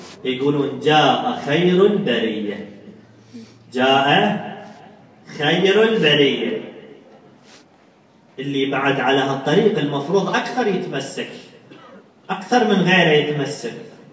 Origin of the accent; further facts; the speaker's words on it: Nasiriyah, Dhi Qar, Iraq; هسه خاف أقول ناصرية وتقول هذا عنصري لأن أنا من الناصرية